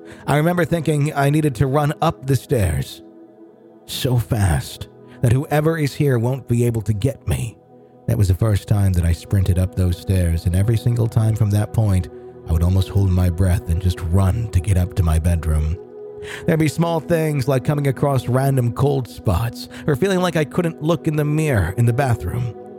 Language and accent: English; England, United Kingdom; also born or lived in London; When I was around 10, my parents and I moved from London down to the south coast of England.